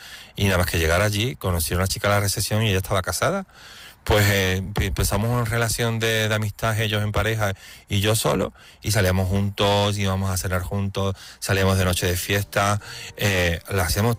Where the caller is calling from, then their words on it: Seville, Andalusia, Spain; also born or lived in Italy; de Sevilla. Llamo para compartir